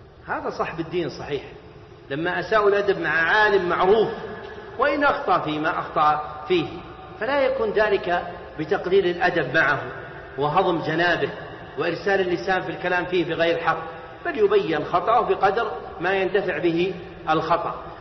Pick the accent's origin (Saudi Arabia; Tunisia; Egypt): Saudi Arabia; Najd; مرة أحدهم عندنا في نجد